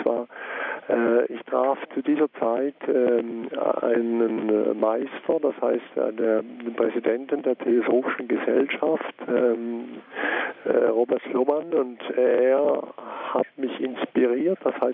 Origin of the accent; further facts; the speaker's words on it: Konstanz, Baden-Württemberg, Germany; ich bin in Konstanz aufgewachsen, bin Doppelstaatsbürger und bin Schweizer und Deutscher und ich bin katholisch getauft, bin immer regelmäßig zur Heiligen Messe gegangen